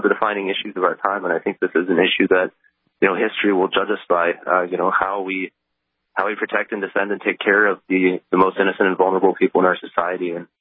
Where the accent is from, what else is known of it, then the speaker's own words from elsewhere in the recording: Harris, Minnesota, United States; I'm from Harris, Minnesota, but I'm also a student at the University of Mary.